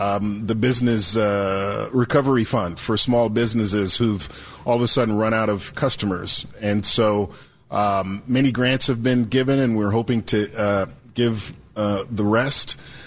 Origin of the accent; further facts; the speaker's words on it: Kentucky, United States; also born or lived in Jamaica; now in Seattle, United States; I was born in Jamaica and I grew up in Kentucky.